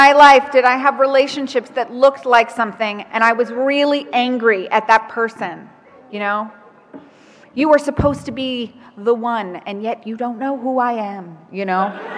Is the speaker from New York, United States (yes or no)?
yes; New York, United States; and I'm from New York, so having a tree that had, like, produce, you know, I felt like a farmer.